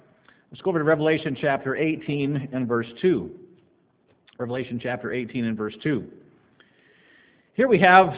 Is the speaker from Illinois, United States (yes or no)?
yes; Illinois, United States; we don't have a lot of lightning where we live here, but I grew up back in Illinois where we had lots of lightning storms.